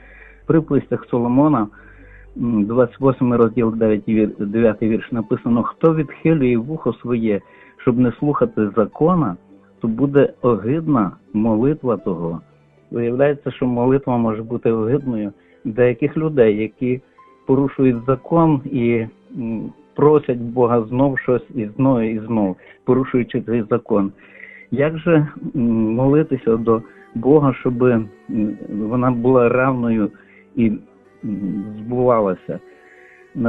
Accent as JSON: {"language": "Ukrainian", "town": "Lviv", "region": "Lviv Oblast", "country": "Ukraine", "said": "я зі Львова."}